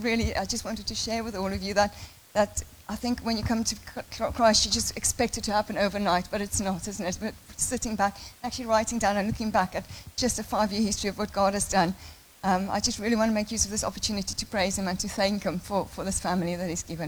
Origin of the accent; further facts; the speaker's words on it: South Africa; now in United Kingdom; I was raised in South Africa, went to Sunday school, Christian family, rebellious teenager, doesn't want to be confirmed in church, and listened to heavy metal, came to the UK